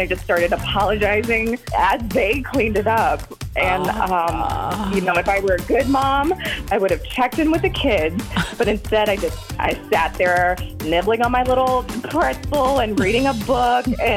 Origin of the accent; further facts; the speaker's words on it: Waunakee, Wisconsin, United States; I'm from Wanakee.